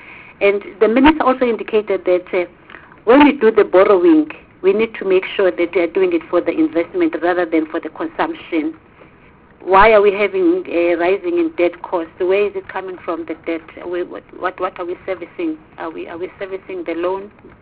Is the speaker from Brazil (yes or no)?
no; KwaZulu-Natal, South Africa; I come from KwaZulu-Natal.